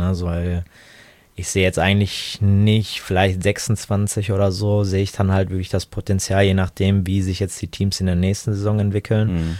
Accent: Italy; finde ich persönlich gut als Italiener

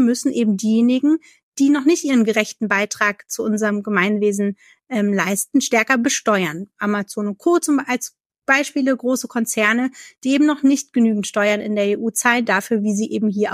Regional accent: Schleswig-Holstein, Germany; Ich komme aus Schleswig-Holstein, eine eher ländlich geprägte Region.

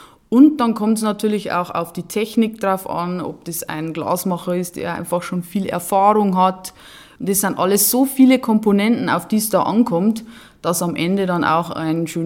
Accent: Bavaria, Germany; bei uns im Bayerischen Wald und auch im Böhmerwald

